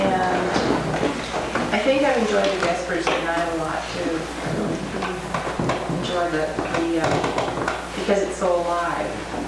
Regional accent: Austin, Texas, United States; I'm from Austin, Texas.

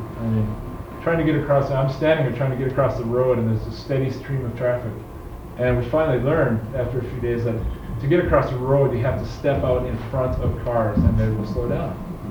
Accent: United States; Being an American, I automatically had money, which put me on a fairly high status level.

